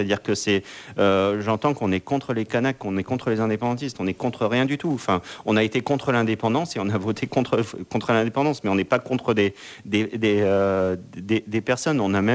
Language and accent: French; New Caledonia; On a voté français, on est français, on restera français